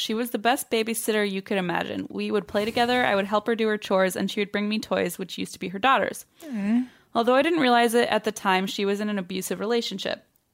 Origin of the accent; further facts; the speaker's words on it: Poland; Sadly, at the end of those 5 years, I was moving back to Poland, my home country.